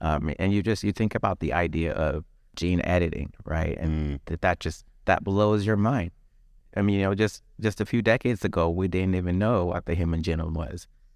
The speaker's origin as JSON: {"language": "English", "country": "Liberia", "tie": "born or raised there", "said": "I'm originally from West Africa. Country is called Liberia. And I actually was born during the Liberian Civil War."}